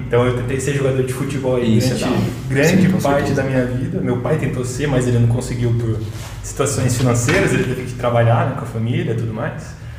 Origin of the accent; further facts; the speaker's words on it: Londrina, Paraná, Brazil; born there; also born or lived in São José / Taubaté / Germany / Santos; Sim, eu nasci em Londrina, no Paraná.